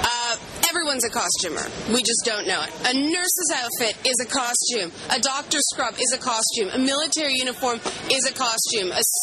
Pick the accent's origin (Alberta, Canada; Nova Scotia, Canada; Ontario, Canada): Ontario, Canada; Toronto; I grew up in the James Finch area of Toronto. I went to C.W. Jeffries.